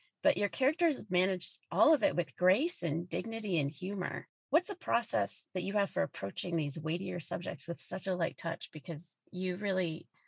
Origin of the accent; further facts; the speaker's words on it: Wisconsin, United States; now in Oregon, United States; I live in Oregon now, but I'm originally from Wisconsin.